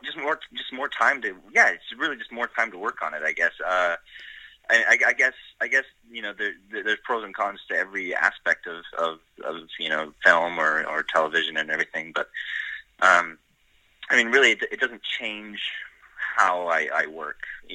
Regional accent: Canada; And then I told him, oh, I'm actually Canadian.

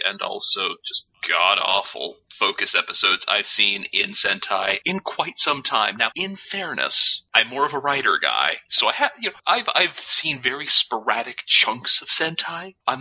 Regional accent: United States; because as an American, there's a few messages in that idea that resonate with me pretty hard

